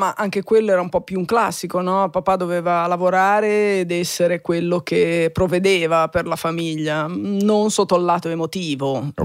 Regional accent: Genoa, Liguria, Italy; Sono nata a Genova in una famiglia assolutamente normale, ti direi proletariato. Mio padre era un profugo dell'Istria, scappavano da Zara, prima a Trieste, poi appunto a Genova

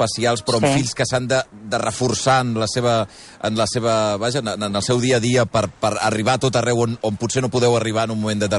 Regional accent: Sabadell, Catalonia, Spain; això sí que com a sabadellenca et dic, quin orgull que diguis això, eh?

